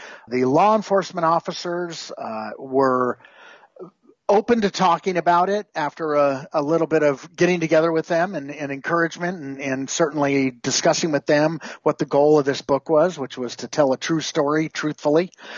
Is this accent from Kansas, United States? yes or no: no; Whittier, California, United States; and I grew up in Whittier, California, just about a dozen miles, 20 miles away from the location where it happened.